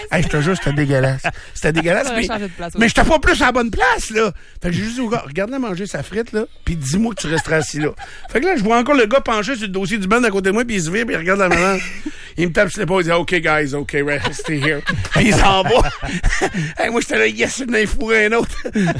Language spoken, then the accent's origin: French; Canada; Ah ouais, tu viens d'où? From Canada.